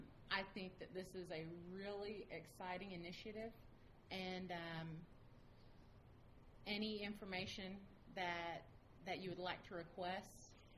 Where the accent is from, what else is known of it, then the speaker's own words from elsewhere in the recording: Oklahoma, United States; I know, my home state of Oklahoma.